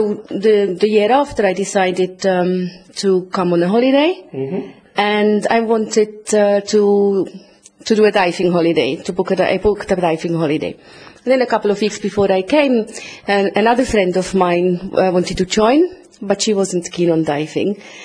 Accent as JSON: {"language": "English", "region": "German-speaking Switzerland", "country": "Switzerland", "first_language": "German", "second_language": "English", "lives_now": "Malta", "said": "my mother language from Switzerland, I come from the German part, so I mainly work with the German clients"}